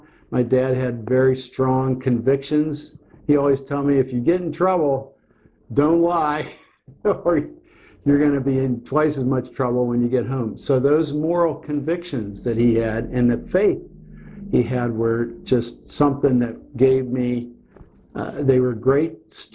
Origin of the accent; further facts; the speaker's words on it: Pittsburgh, Pennsylvania, United States; Well, I grew up in North Hills of Pittsburgh, right across from North Allegheny Intermediate School, a stone's throw from the school, which was great.